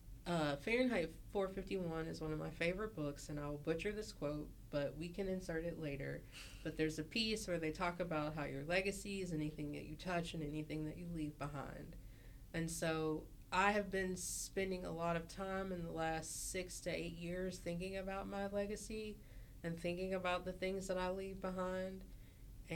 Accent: Appalachia, United States; I strongly identify as an Appalachian American, and I think quilting is quintessential to Appalachia.

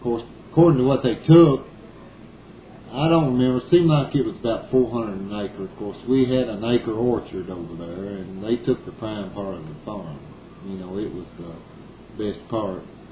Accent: Richmond, United States; born there; I was born in Richmond.

